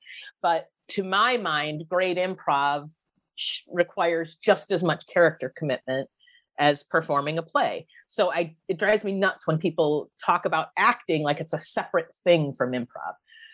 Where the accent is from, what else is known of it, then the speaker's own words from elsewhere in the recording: Ireland; eventually kind of becomes sort of Irish. And then I don't even do Irish well, which is funny because I am Irish.